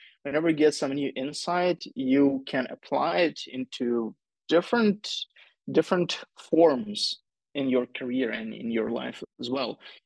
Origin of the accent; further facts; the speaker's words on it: Ukraine; English is a second language; Well, I'm from Ukraine. We have these complex last names.